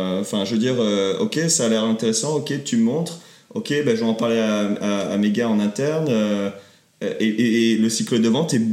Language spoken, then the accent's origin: French; France; also born or lived in Paris; now in United States; on vient de France. Alors, on est né en province, mais on a passé quelques années à Paris.